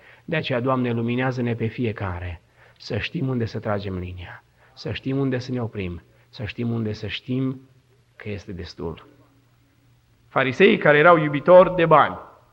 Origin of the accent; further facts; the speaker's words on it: Romania; now in United States; Și nu sunt din America, sunt din România și România e mare.